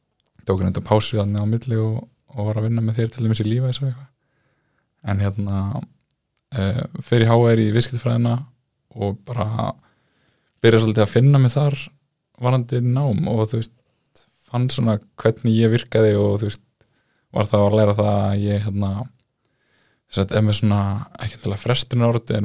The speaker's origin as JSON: {"language": "Icelandic", "town": "Garðabær", "region": "Capital Region", "country": "Iceland", "tie": "born or raised there", "said": "ég hérna alveg upp í Garabænum. Ég sem sagt hérna var í Garaskóla og fer þaðan yfir í Flensborg."}